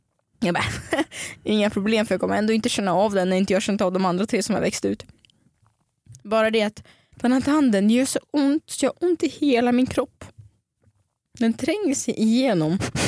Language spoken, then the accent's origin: Swedish; Russia; Swedish is a second language; Bara för att jag är ryss.